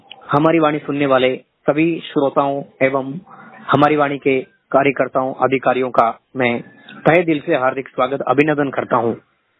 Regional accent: Raira Khurd, Rajasthan, India; पाली राजस्थान, मेरा गांव एक छोटा सा गांव है रायरा खुर्द। मेरा जो डेट ऑफ बर्थ है 15 मई 2003 का मेरा जन्म हुआ था।

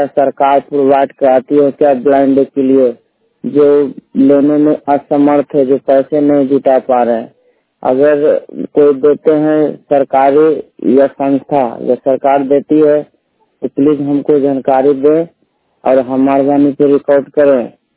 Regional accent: Patna, Bihar, India; और मैं 100% ब्लाइंड हूँ। मैं पटना से हूँ।

